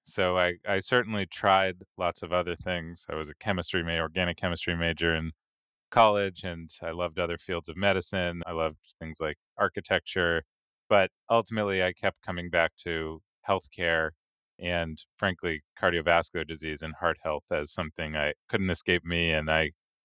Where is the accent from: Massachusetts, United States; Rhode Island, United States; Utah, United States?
Massachusetts, United States; Boston; now in New York, United States; I'm a huge fan of Boston. I'm a now New Yorker who still carries my Boston allegiances. Grew up as the youngest of three boys.